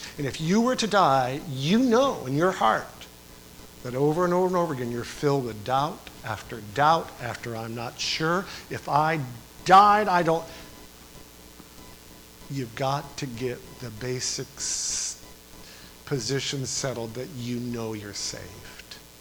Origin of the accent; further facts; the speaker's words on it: New York, United States; I'm from New York. We don't have anything like that.